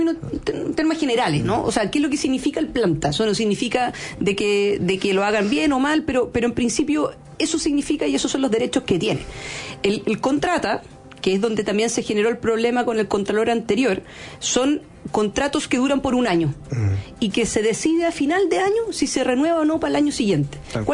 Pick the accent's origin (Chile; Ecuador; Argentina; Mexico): Chile; Valdivia, Los Ríos; yo soy de Valdivia.